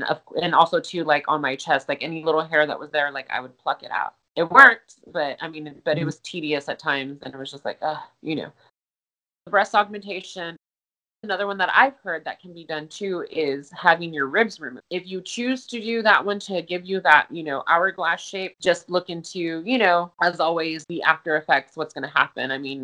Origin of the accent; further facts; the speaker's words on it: Del Rio, Texas, United States; now in Corpus Christi, United States; I'm originally from Del Rio, Texas, but moved to Corpus to get my education. Never left.